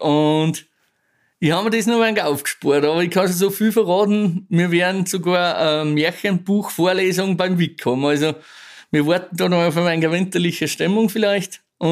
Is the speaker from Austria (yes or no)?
yes; Austria; bei uns im Salzkammergut